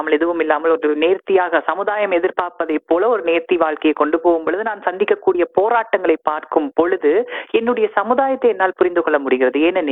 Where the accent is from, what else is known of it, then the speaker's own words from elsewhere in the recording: Sri Lanka; நீங்க எந்த நாடுன்னு கேட்பாங்க, நான் ஸ்ரீலங்கான்னு சொல்லுவேன், ஸ்ரீலங்கா பெண்கள் எல்லாம் கட்டியா இருப்பாங்க